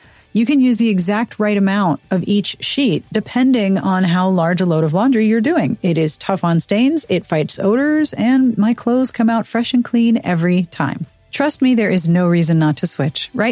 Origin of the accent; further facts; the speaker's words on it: Pittsburgh, Pennsylvania, United States; I have been watching highlight reels of people who go out in kayaks near my hometown of Pittsburgh and clean up the rivers and streams.